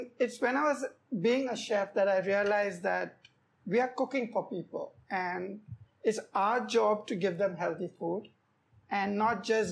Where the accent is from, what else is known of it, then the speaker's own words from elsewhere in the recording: Mumbai, Maharashtra, India; A little bit about my history is I grew up in Bombay